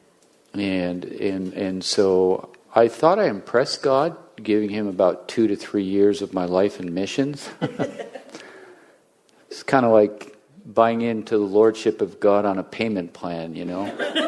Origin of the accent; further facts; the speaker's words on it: Hilton, New York, United States; 1982, we got on the Greyhound bus in downtown Rochester. And kind of like never came back, kind of. I come from Hilton. We come from Hilton High School.